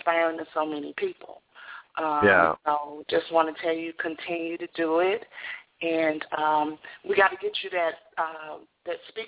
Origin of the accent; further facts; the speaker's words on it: the South, United States; And plus, it doesn't hurt that we're from the South.